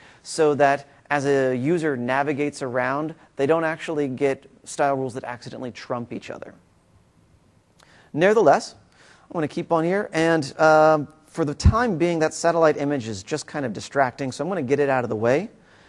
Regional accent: Gulf Breeze, Florida, United States; my hometown of Gulf Breeze, Florida has got a lot of water.

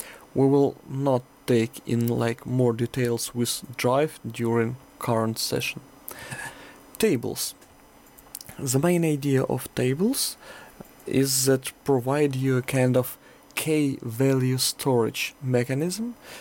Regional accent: Ukraine; hello my dear attendees … from Ukraine, I'm Microsoft Azure MVP

